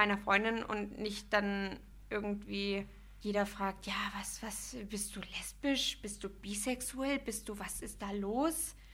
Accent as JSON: {"language": "German", "region": "southern Spain", "country": "Spain", "second_language": "German", "said": "Ich komm aus dem Süden in Spanien, das ist eine sehr, sehr religiöse, also es ist eine sehr katholische Ecke da unten."}